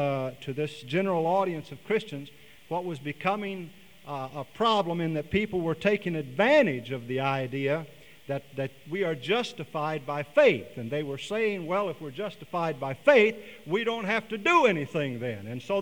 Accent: Oklahoma City, Oklahoma, United States; born there; I was born in Oklahoma City. My father was pastoring First Assembly of God in Oklahoma City at the time. I was born in the church parsonage one Sunday morning about 5:30

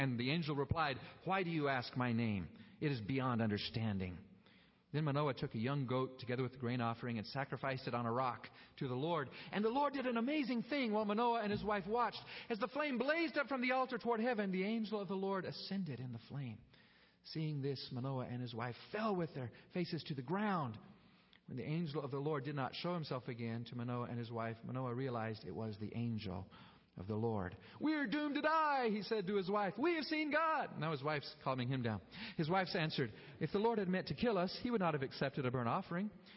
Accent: Nigeria; I grew up in Africa. In Nigeria, where I was raised

